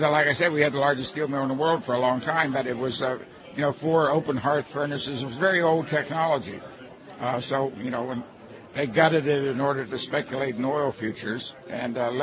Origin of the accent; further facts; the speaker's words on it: Pennsylvania, United States; Well, I grew up in Beaver County, which is north of Pittsburgh. We used to have the largest steel mill in the world.